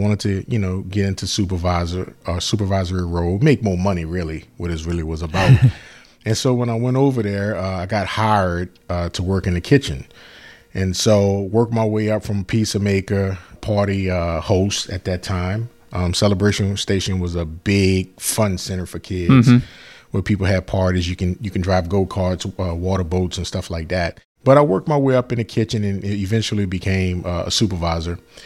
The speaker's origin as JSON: {"language": "English", "town": "New Orleans", "region": "Louisiana", "country": "United States", "tie": "born or raised there", "said": "Well, I grew up obviously in New Orleans, Louisiana. The Sixth Ward, the Lafitte Housing Project is where I lived at with my mother."}